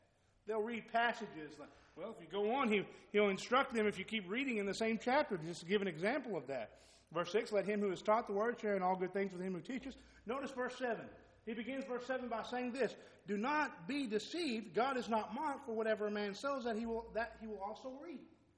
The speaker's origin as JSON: {"language": "English", "town": "Pampa", "region": "Texas", "country": "United States", "tie": "born or raised there", "said": "I grew up in Pampa, Texas. If you've never been there, you probably never will. There's not a whole lot of reason to go there. Small little town in the Panhandle."}